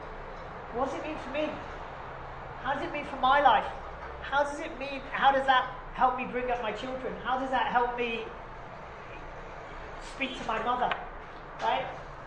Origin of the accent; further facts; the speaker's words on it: England, United Kingdom; I'm from England and she's an Ethiopian, right? I'm Sephardi